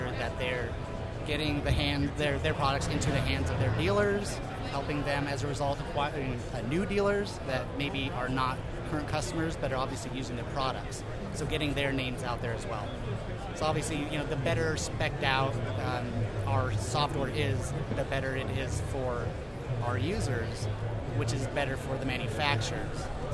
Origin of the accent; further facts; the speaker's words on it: California, United States; but I'm from the Bay Area, California, so the weather is pretty much, it's pretty much the same.